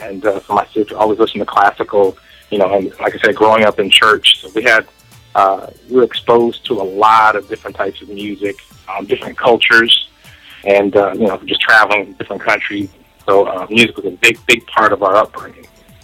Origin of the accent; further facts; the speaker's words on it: Philippines; born there; Actually, I was born in the Philippines and been part of a military household.